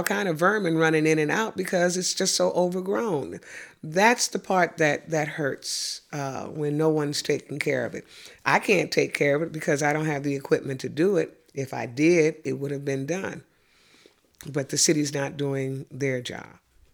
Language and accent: English; Missouri, United States; I am a lifelong resident of the Ville. When I was brought home from Homer G. Phillips Hospital as a baby, I came home to the home that I am still living in today.